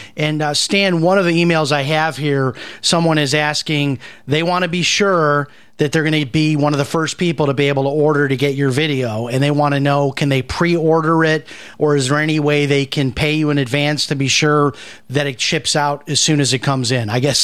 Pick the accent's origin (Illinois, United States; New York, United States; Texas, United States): Illinois, United States; Chicago; this one's coming from Chicago, my hometown, and this is how Chicagoans are.